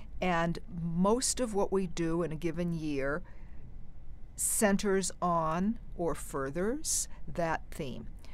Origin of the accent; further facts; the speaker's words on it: New England, United States; I'm originally from New England